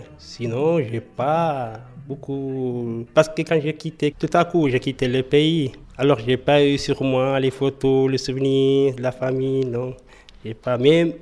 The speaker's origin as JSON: {"language": "French", "country": "Eritrea", "second_language": "French", "moved": "yes", "lives_now": "Peseux, Switzerland", "said": "je vis dans le canton de Neuchâtel. Je viens de l'Érythrée."}